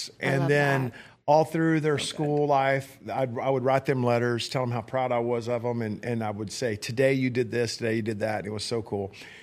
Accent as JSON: {"language": "English", "region": "Texas", "country": "United States", "said": "As a Texan, we don't have rites of passage."}